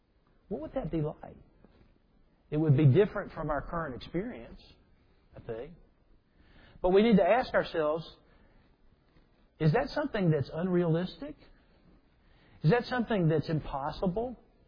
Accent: Mississippi, United States; But we grew up hunting in Mississippi, and many of you have hunted.

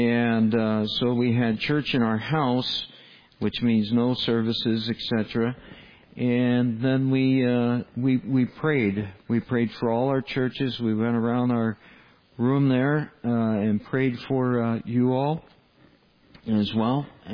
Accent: United States; I know because I'm American myself

